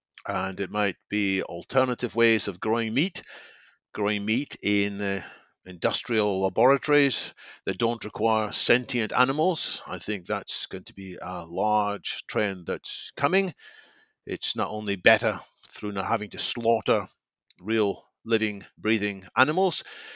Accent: United Kingdom; I guess as a Brit, I should sing the praises of Rory McIlroy or Paul Casey

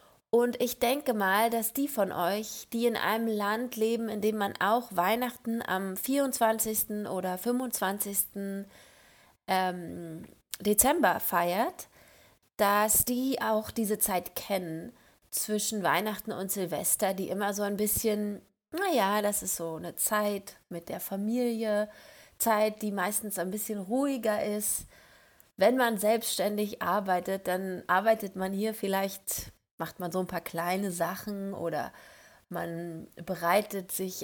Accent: Germany; das finde ich als Deutsche sehr komisch

